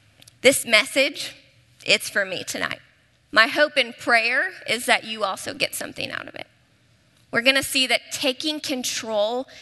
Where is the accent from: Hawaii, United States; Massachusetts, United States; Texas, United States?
Texas, United States; Dallas; I grew up in Dallas, so I am one of you if you were Dallas born and raised.